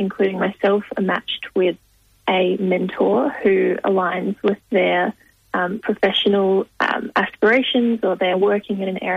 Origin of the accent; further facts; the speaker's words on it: Adelaide, South Australia, Australia; I'm actually from Adelaide and I received a scholarship to study law and arts in Adelaide.